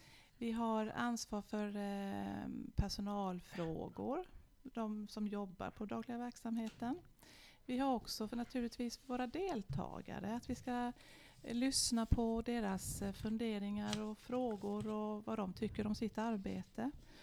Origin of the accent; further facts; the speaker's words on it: Karlskrona, Blekinge, Sweden; born there; Sen är min Karlskrona är ju då min, där jag är född, och där är ju havet, vet ni.